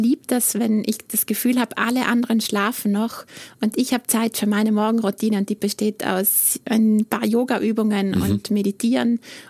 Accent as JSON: {"language": "German", "region": "South Tyrol", "country": "Italy", "said": "Ich bin wirklich verwurzelte Südtirolerin."}